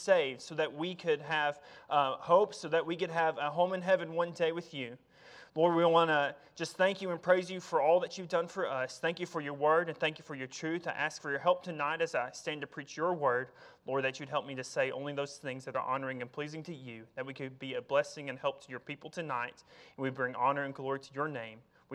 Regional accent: Tennessee, United States; I grew up in Tennessee, and I know that y'all have fire ant hills here, right?

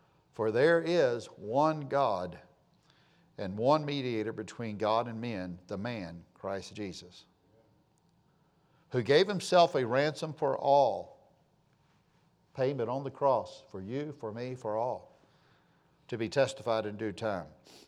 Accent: United States; But the last I looked, I too am American. I'm an American.

